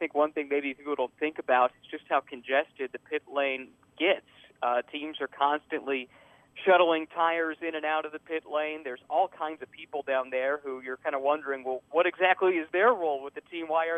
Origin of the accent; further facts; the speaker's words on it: Indianapolis, Indiana, United States; I grew up in Indianapolis. This race has always been very special to me.